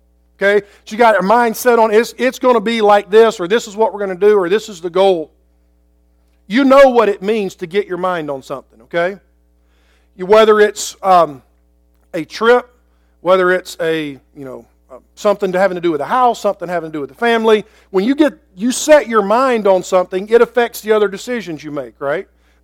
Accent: Georgia, United States; But I grew up in Georgia, Atlanta Braves.

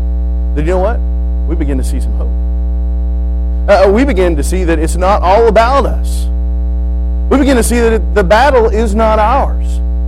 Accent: United States; and I'm an American, don't take me wrong here. I love our nation.

